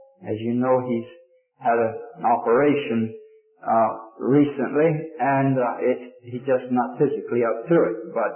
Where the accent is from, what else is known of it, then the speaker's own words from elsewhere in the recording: Augusta, Georgia, United States; he brought the model to Augusta, Georgia, which is my hometown